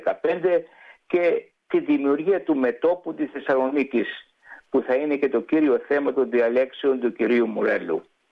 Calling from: Perth, Western Australia, Australia; Καλησπέρα, είμαι από την Πέρθη, όπου και πάλι σας λέμε καλησπέρα

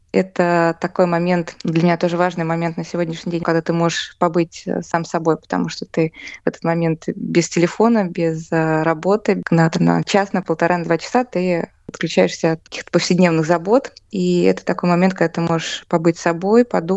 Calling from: Saint Petersburg, Russia; Сегодня я говорю из Санкт-Петербурга. Здесь нахожусь в командировке от дома слепоглухих.

